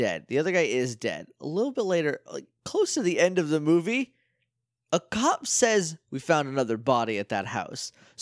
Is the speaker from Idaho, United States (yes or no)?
no; New Hampshire, United States; Maybe it's just because, like, I'm from New Hampshire and I'm worried about ticks.